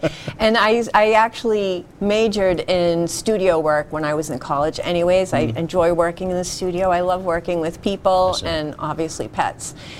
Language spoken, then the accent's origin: English; Quincy, Massachusetts, United States; So I'm born and raised in Quincy. All Quincy Public Schools, graduated from North Quincy High.